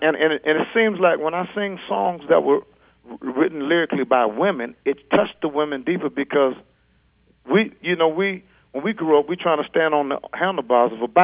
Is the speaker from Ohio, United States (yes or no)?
yes; Akron, Ohio, United States; because he's from my hometown, Akron, Ohio